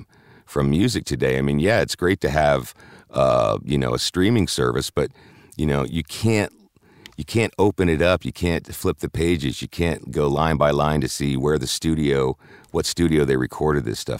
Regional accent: Harrisburg, Pennsylvania, United States; Here I come out of nowhere from Harrisburg, Pennsylvania. No one's ever heard of me.

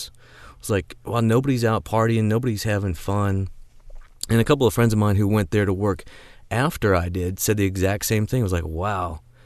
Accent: St. Louis, Missouri, United States; now in Chicago, United States; So St. Louis, my hometown, loved to be there, had a lot of fun, was only there for 8 months.

